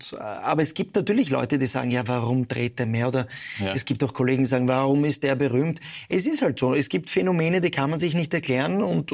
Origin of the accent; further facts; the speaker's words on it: Vienna, Austria; born there; Beide Eltern sind aus Italien. Ja, meine Mutter ist aus Florenz, mein Vater war aus Venedig, ich bin aber in Wien geboren.